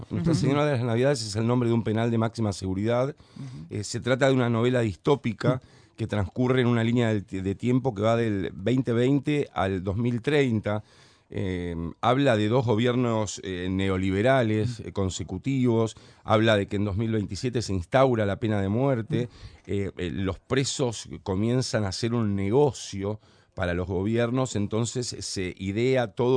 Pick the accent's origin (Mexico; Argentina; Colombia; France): Argentina; Santa Fe; born there; Santa Fe para mí es la ciudad donde yo nací. Uh-huh. Si bien de chico no vivía acá, pasaba todos mis veranos